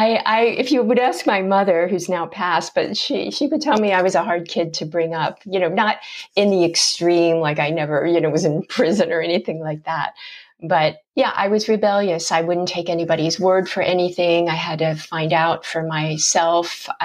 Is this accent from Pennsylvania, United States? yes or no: yes; Harrisburg, Pennsylvania, United States; I grew up in Harrisburg, Pennsylvania.